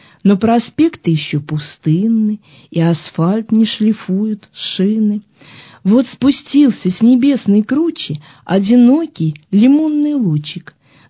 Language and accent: Russian; Penza, Penza Oblast, Russia; Я коренная пензячка, и я очень люблю свой город.